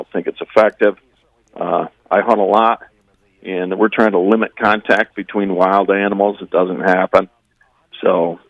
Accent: Michigan, United States; Well, I grew up in Kent County, by Grand Rapids. I'm a country boy at heart, grew up milking cows, picking apples, hunting and fishing.

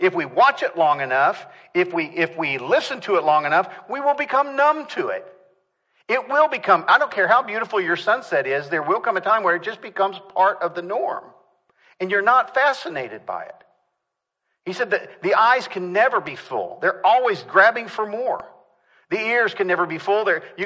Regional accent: Kansas, United States; I'm from Kansas, and believe me, it is windy there, all right?

